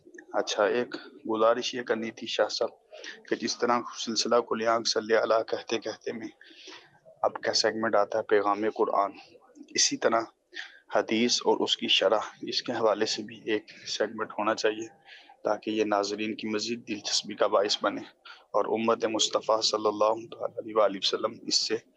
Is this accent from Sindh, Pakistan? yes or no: no; Sargodha, Punjab, Pakistan; میرا تعلق سرگودا سے ہے.